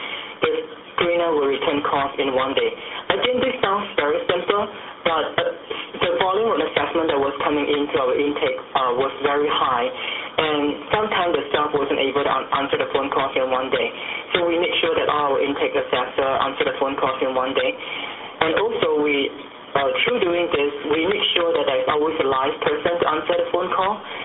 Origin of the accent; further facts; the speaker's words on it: Seattle, Washington, United States; from Seattle, Washington, from Asian Counseling Referral Service.